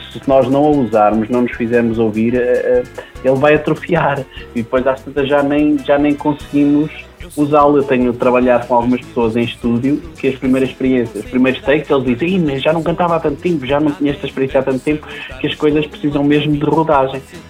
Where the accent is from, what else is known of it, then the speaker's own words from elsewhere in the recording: Coimbra, Portugal; Eu vivi toda a minha vida em Coimbra